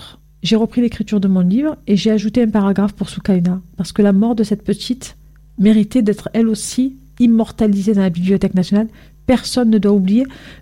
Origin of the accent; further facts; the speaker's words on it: France; born there; Je suis née en France.